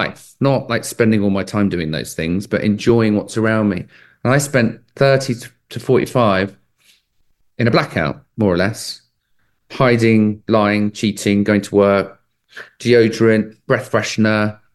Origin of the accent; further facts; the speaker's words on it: England, United Kingdom; And growing up in England, I mean, you guys know as well as I do, like you probably spend more time in the pub than you do at your house, right?